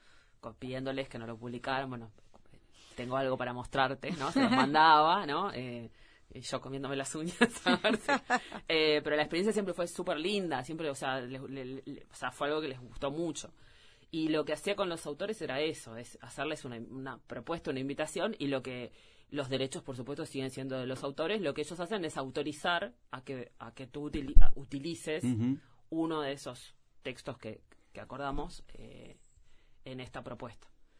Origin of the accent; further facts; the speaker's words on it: Canelones, Uruguay; Yo soy de Canelones